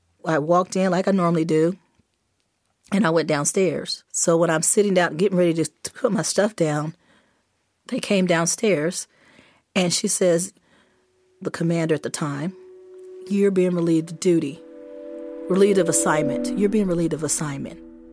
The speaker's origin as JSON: {"language": "English", "region": "West Virginia", "country": "United States", "said": "Well, because I'm from West Virginia and I came here after I got out the military"}